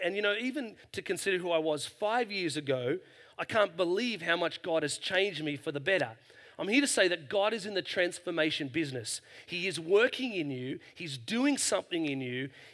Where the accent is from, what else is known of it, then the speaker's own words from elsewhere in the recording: New South Wales, Australia; surfer from the mid-north coast end up being a pastor? I mean, I can't figure it out. No one in my hometown can figure it out.